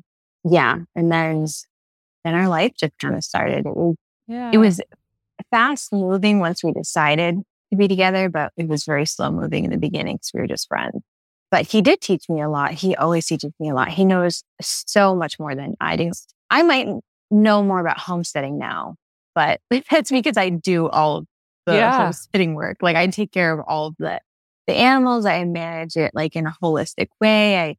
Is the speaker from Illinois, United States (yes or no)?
no; Long Island, New York, United States; I'm from Long Island.